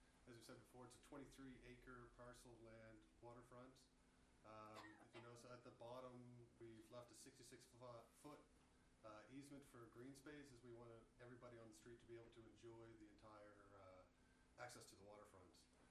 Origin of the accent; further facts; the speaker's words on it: New Minas, Nova Scotia, Canada; now in Hunts Point, Canada; born and raised in New Minas. I moved out west and recently moved back to Nova Scotia, well, in 2019.